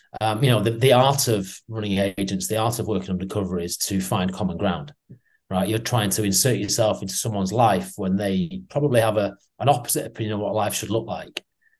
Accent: Doncaster, Yorkshire and the Humber, United Kingdom; moved away; everyone that I grew up with stayed in Doncaster and probably still there right now. I don't see any of them. I remember I was the only one to leave.

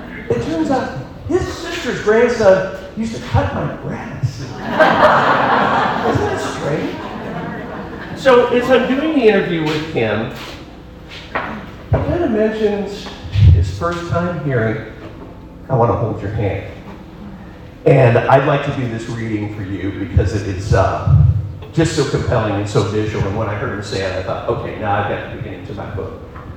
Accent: Longwood, Florida, United States; I said, I'm from this little bedroom community north of Orlando called Longwood.

